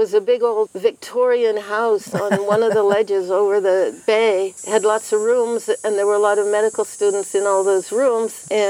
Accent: East of England, United Kingdom; born there; I was born in England, not too far from Chipping-Ongar Airfield, which my father … helped build in World War II. It's on the northeast of London.

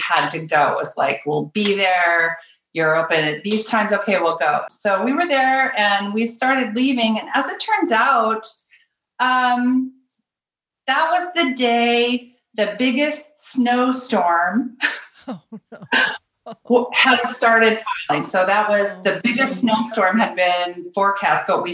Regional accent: Utah, United States; but I grew up in Utah. I can drive in snow. It's not really a problem.

